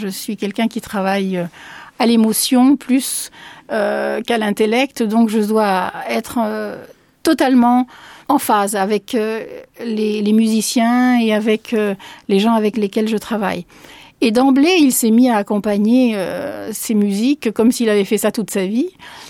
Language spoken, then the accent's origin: French; Saint-Maur-des-Fossés, Île-de-France, France; born there; mon père étant lui-même moitié français, moitié espagnol. Donc moi, ça m'en fait 75%. Et comme je suis née ici à Paris, enfin à Saint-Maur-des-Fossés très exactement